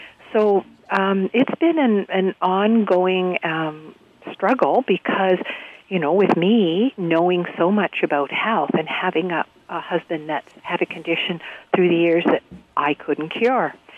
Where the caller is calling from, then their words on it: Alberta, Canada; I'm calling you from Alberta.